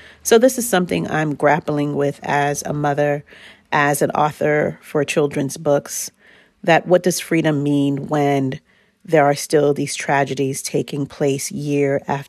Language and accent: English; New York City, New York, United States; also born or lived in Haiti; growing up in New York City. And I'm coming at it from an immigrant's perspective. I was born in Haiti and came to the U.S. At 4 years old.